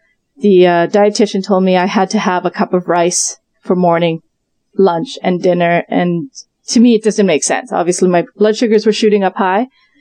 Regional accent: Canada; now in Japan; There were some things that happened that it made me have to go back to Canada. And when I was back in Canada

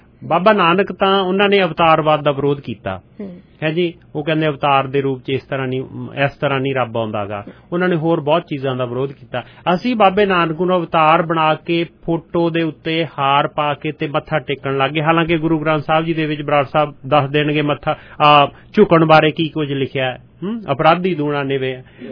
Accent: Punjab, India; ਸਾਡੇ ਜਿਹੜੇ ਈਸਟਰਨ ਪੰਜਾਬ ਵਾਲੇ ਆ, ਚੜ੍ਹਦੇ ਪੰਜਾਬ ਵਾਲੇ, ਸਾਡੀ ਬੋਲੀ ਥੋੜੀ ਜਿਹੀ ਖੜਵੀ ਹੈ।

